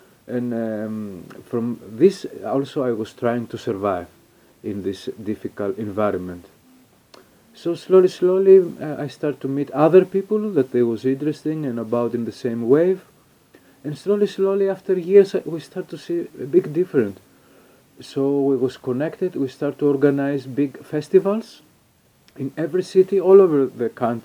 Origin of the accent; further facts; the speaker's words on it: Greece; English is a second language; moved away as an adult; now in Palma, Spain; I come here from Grecia for different reasons that I am really here now, what I really do now.